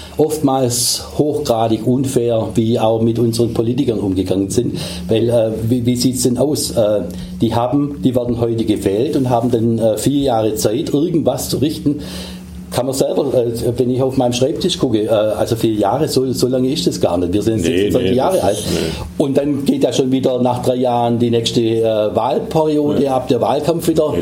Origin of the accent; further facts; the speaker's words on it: Baden-Württemberg, Germany; in meiner Heimatstadt Elbingen, auf der Ostalb